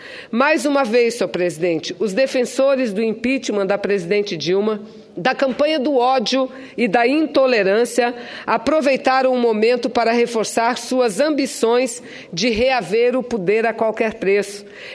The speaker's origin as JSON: {"language": "Portuguese", "town": "Manaus", "region": "Amazonas", "country": "Brazil", "said": "lá na minha cidade de Manaus tinha mais faixa do que gente."}